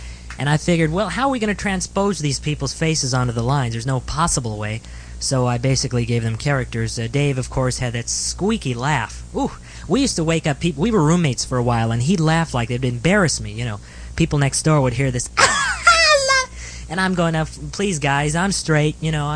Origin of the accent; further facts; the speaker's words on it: North Hollywood, California, United States; also born or lived in Glendale; now in Van Nuys, United States; I was born in Glendale, but I lived in North Hollywood all my life, and just until recently. You know, married now, and now I'm living in Van Nuys